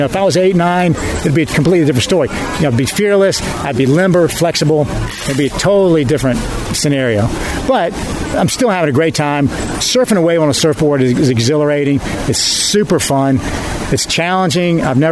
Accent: Atlanta, Georgia, United States; You know, I grew up in Atlanta.

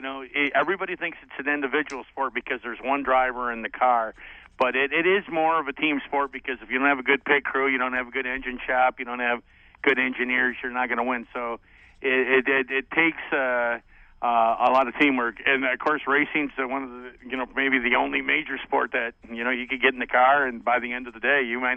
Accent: Grand Rapids, Michigan, United States; some of my earliest memories are listening to Sid Collins as a youngster growing up in Grand Rapids, Michigan.

